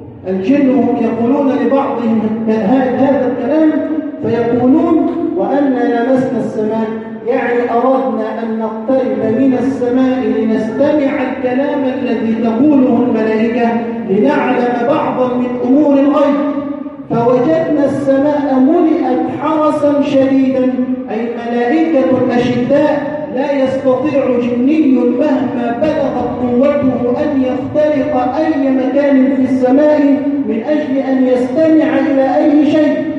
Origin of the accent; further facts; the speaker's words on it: Egypt; واحفظ بلدنا مصر من شر الأشرار